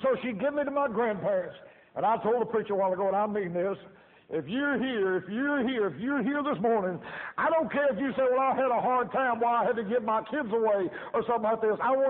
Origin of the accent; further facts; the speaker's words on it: Louisiana, United States; We're from Louisiana. We're from down there.